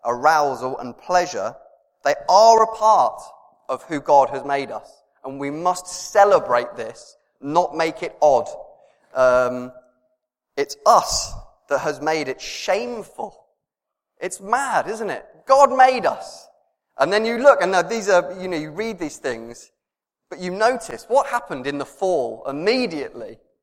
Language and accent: English; Reading, South East England, United Kingdom; I understand how we got there as a British group of people. And as a slight difference to that, but I think this is genius, I remember vividly in my first house in Reading, when I must have been no older than six